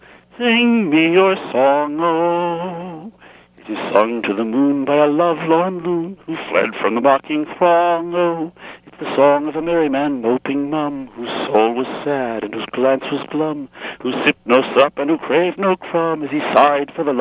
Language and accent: English; New York, United States; No, I'm a New Yorker. My father was a Frenchman.